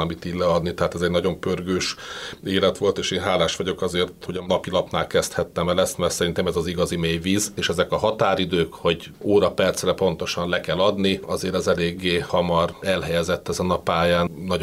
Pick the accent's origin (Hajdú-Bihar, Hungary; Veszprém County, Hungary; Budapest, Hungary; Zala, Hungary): Budapest, Hungary; Én Budapesten születtem, itt nőttem föl, jártam hittanra, tehát a Bécsi kaputér volt nekem úgymond a kezdő anya gyülekezetem.